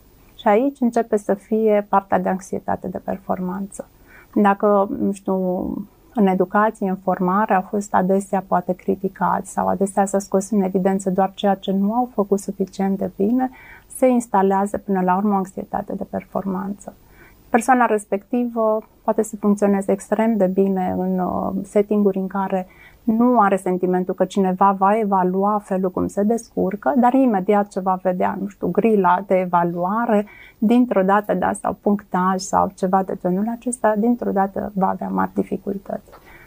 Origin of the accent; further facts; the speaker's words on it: Romania; noi ca și români nu suntem foarte obișnuiți să dăm feedback-uri constructive.